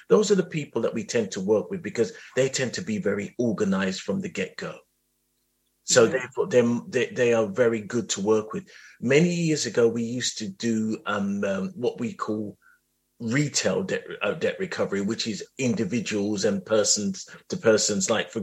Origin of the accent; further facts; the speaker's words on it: Lewisham, London, United Kingdom; But I am from South East London and I'm from Lewisham.